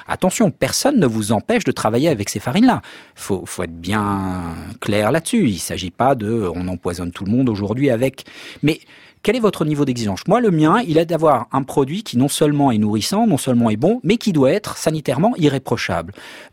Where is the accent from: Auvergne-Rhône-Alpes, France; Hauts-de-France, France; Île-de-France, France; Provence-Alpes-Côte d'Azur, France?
Auvergne-Rhône-Alpes, France; Annecy; J'ai grandi à Annecy.